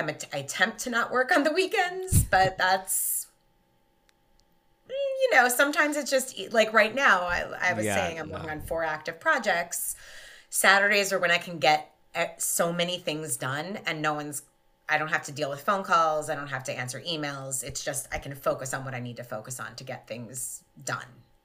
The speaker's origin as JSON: {"language": "English", "region": "New York", "country": "United States", "said": "I live in New York. I'm from New York."}